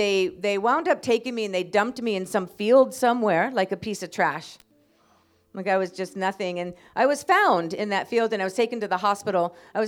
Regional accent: United States; I'm from the United States. I live in California, and I lived on the streets in California.

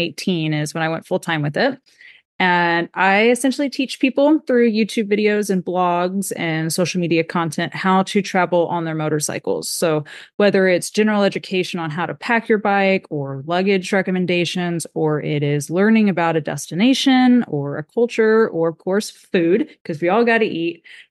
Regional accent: Texas, United States; I learned how to ride in the Texas Hill Country. And yeah, I'm a Texan.

